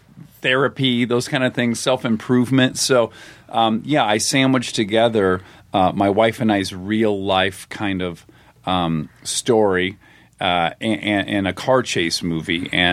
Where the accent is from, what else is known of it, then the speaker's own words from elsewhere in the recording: Detroit, Michigan, United States; Yes. I'm from Detroit. Both parents worked in the automotive industry.